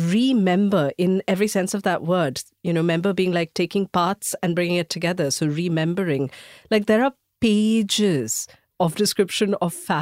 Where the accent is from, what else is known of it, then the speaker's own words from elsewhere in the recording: Mumbai, Maharashtra, India; We are from Bandra. It's a fact.